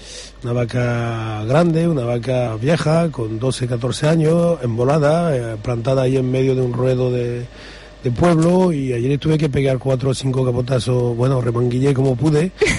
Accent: Paris, Île-de-France, France; yo soy originario de París.

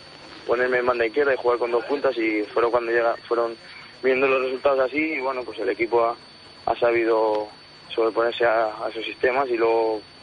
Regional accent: Palencia, Castile and León, Spain; el fin de semana en mi tierra, en Palencia, ya te digo que hemos tenido 4 días libres

